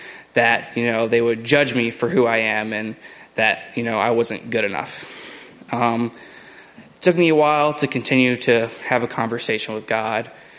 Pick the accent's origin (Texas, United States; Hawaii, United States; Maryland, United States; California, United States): Hawaii, United States; Ewa Beach; I grew up in Eva Beach, Hawaii.